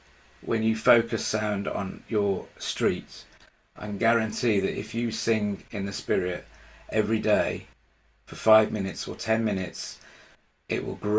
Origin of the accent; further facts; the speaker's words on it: England, United Kingdom; And as English people particularly, we're very good at the first and singing hymns and psalms and choruses and great songs.